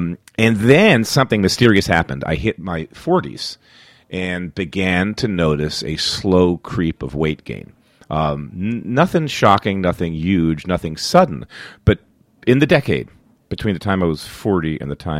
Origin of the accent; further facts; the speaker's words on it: Philadelphia, Pennsylvania, United States; now in New York, United States; I grew up in Philly, boxed, and Philly's a famous boxing town.